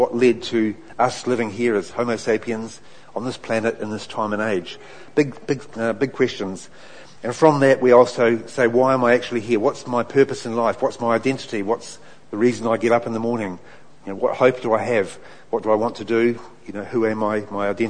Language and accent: English; Hamilton, Waikato, New Zealand; now in Invercargill, New Zealand; So, I'm actually from Hamilton, and I'm down here with my colleague Mike Collins.